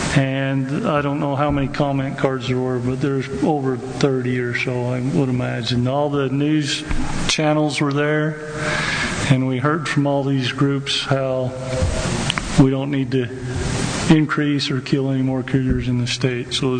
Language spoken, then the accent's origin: English; St. George, Utah, United States; I'm the chairman of the Southern Region. I'm from St. George.